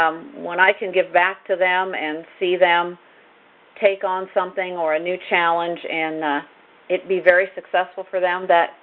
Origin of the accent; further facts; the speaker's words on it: West Coast, United States; I came from the West Coast as well, so I wanted to learn about Kentucky